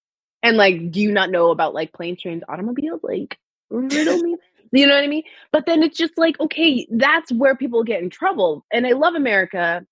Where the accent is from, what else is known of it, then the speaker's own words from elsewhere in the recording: Canada; also born or lived in California; When I lived in America for like 4 years. And when I was first there, California, tell people like, yeah, no, I'm from Canada.